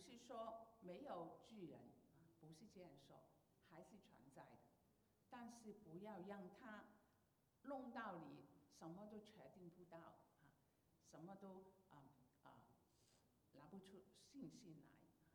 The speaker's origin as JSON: {"language": "Chinese", "country": "Hong Kong", "said": "我们香港人就是永居"}